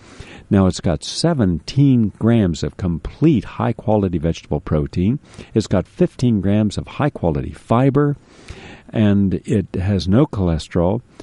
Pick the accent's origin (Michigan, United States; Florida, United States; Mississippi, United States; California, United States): Florida, United States; When a hurricane comes to my hometown down in Florida, Every single thing in the stores are gone.